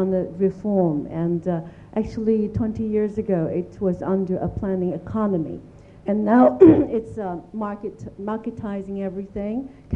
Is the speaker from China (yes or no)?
yes; China; English is a second language; Yeah, I'm from China, a journalist